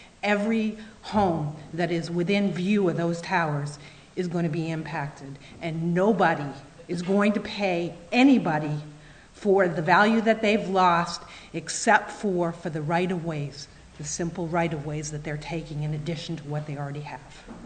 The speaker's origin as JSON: {"language": "English", "town": "Campton", "region": "New Hampshire", "country": "United States", "said": "I'm from Campton."}